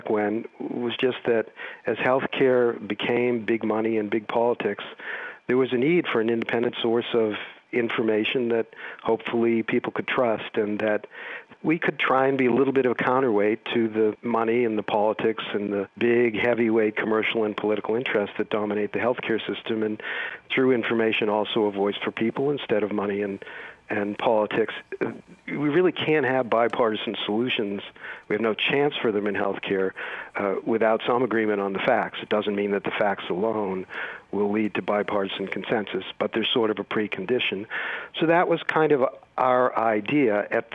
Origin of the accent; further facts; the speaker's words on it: Boston, Massachusetts, United States; I am from Boston, even though I'm out here in California now, and spent tons of time in Connecticut